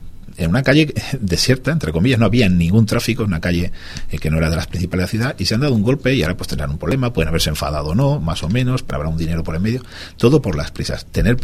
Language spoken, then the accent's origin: Spanish; Valencia, Valencian Community, Spain; born there; now in Jumilla, Spain; Yo nací en Valencia, mi madre es jumillana y he vivido muchísimas temporadas aquí y ahora soy jumillano